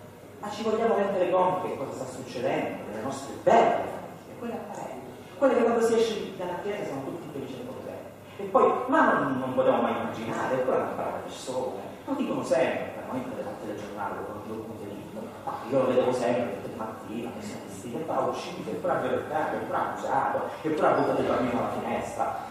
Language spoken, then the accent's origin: Italian; Calabria, Italy; E faccio parlare una donna calabrese, perché noi siamo calabresi.